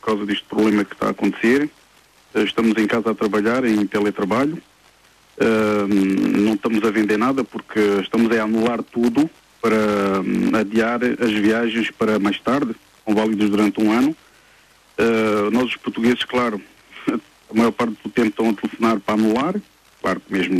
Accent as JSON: {"language": "Portuguese", "country": "Angola", "tie": "born there", "moved": "yes", "said": "Sabendo que eu nasci em Angola, né? Houve uma guerra em Angola que eu tive que fugir."}